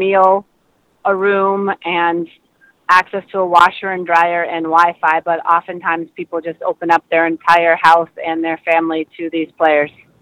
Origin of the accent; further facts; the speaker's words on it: Massachusetts, United States; I grew up on the Cape. I graduated from one of the local high schools